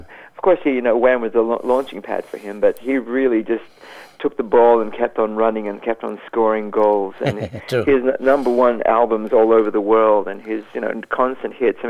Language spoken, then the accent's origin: English; Sydney, New South Wales, Australia; now in New York, United States; I'm so thrilled to be back in Sydney, my hometown.